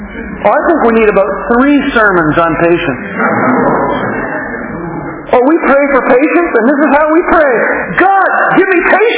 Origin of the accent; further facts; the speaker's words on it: Canada; It's one of the sad things about being a Canadian, you know, we got pancakes, maple syrup